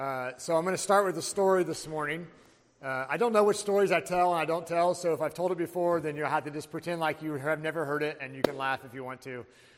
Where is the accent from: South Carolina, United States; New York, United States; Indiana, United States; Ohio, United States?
Indiana, United States; It was really hot. I'm from Indiana.